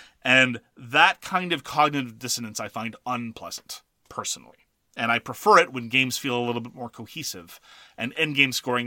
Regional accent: Canada; I'm a Canadian. I'm sympathetic to first past the post systems.

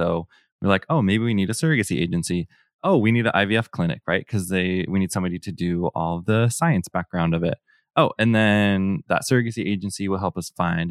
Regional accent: Midwest, United States; Well, and I grew up in the Midwest.

